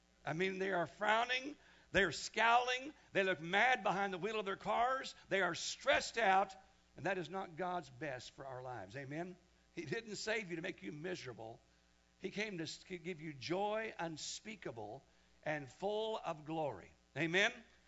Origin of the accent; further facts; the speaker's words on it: Wichita, Kansas, United States; I come from Kansas, Wichita, Kansas, my growing up years.